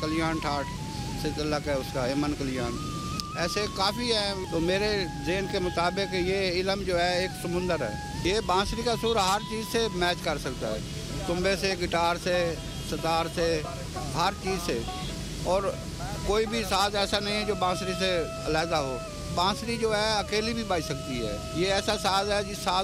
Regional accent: Jhang, Punjab, Pakistan; اور میرا تعلق جنگ سے ہے، حق باؤ کی نگری سے۔

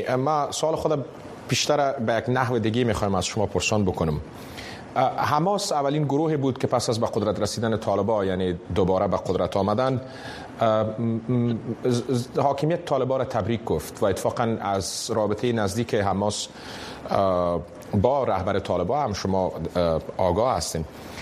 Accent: Afghanistan; منم افغان هستم.

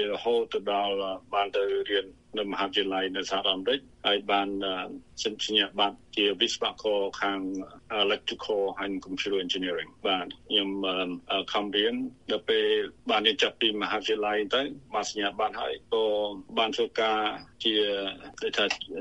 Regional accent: Kampong Preah, Battambang, Cambodia; born or raised there

